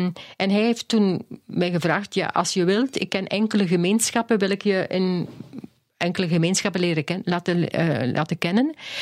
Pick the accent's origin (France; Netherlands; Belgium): Netherlands; Limburg; Ik ben afkomstig eigenlijk van Limburg.